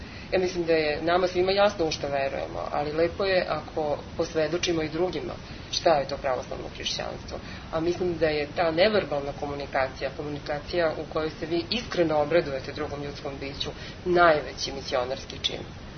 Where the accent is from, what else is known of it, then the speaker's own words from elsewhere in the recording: Vojvodina, Serbia; da potičem iz Vojvodine, nama je najnormalnije